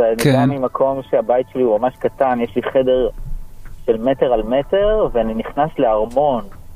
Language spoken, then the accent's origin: Hebrew; Beersheba, Southern District, Israel; שאני במקור באר שבעי, וגדלתי בשכונה דלת, בבאר שבע